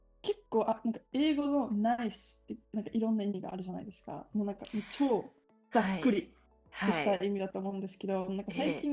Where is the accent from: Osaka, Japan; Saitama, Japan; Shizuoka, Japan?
Osaka, Japan; 私大阪、まあ、生まれ育ちなんで